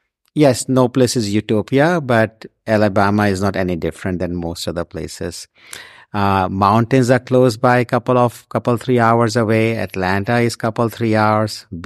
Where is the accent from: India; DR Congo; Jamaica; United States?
India; I'm originally from India